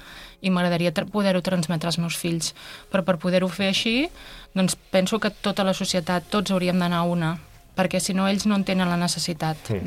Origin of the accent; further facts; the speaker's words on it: Catalonia, Spain; born there; first language ca; jo soc catalanoparlant, nascuda aquí, i ho veig inclús a casa meva